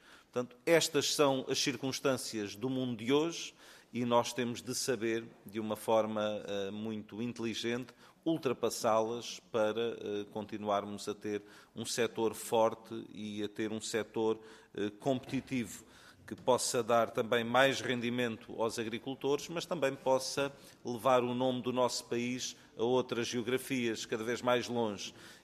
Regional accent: Benavente, Santarém, Portugal; Eu sou do Ribatejo e, portanto, sou de uma região também que entendo que tem bons vinhos. Sou do Conselho de Navente, onde nós temos sediada a Companhia das Lesírias, que é também um grande produtor de vinho

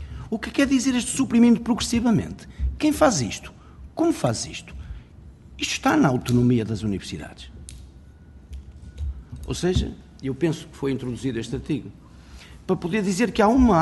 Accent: Porto, Norte, Portugal; Eu sou do Porto.

